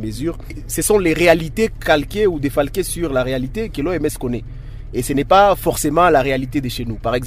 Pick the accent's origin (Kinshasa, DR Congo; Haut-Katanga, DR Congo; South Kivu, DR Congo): South Kivu, DR Congo; Bukavu; au quotidien de tous chez nous à Bukavu